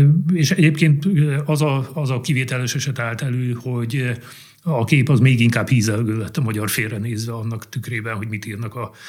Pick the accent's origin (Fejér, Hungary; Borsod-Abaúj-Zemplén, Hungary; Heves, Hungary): Fejér, Hungary; Székesfehérvár; hát székesfehérvári vagyok